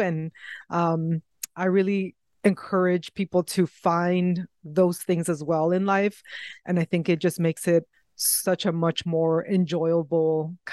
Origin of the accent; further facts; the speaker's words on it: Acapulco, Guerrero, Mexico; I had a really hard life, you know, growing up in Acapulco, being abandoned by my mother at a young age so that she could survive and come to a new country